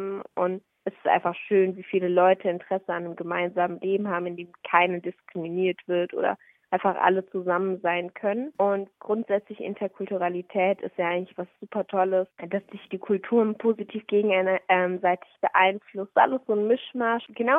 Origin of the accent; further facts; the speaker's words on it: Germany; wenn ich geantwortet habe, ich komme aus Deutschland, haben sie das zu akzeptieren.